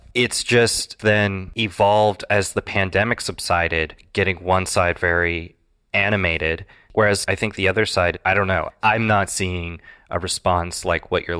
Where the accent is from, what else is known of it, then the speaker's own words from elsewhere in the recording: Iowa, United States; the candidates going through Iowa, my home state